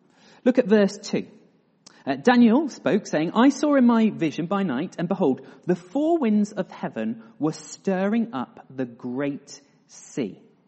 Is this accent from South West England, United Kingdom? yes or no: no; Loughborough, East Midlands, United Kingdom; also born or lived in London; I used to live in London, so I grew up in Loughborough, and I arrived in London